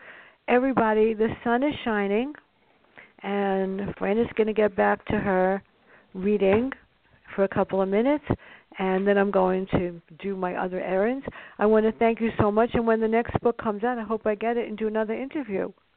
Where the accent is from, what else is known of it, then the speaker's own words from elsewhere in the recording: Bronx, New York, United States; it's based on real-life events growing up in the South Bronx.